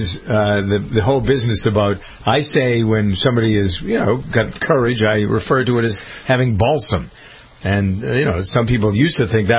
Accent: Massachusetts, United States; born or raised there

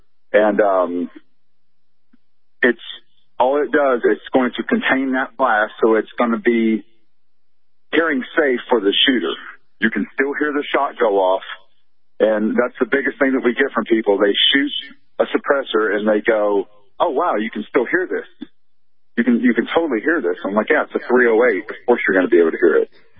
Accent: Texas, United States; You know, I grew up in Texas, and that's definitely a gun culture.

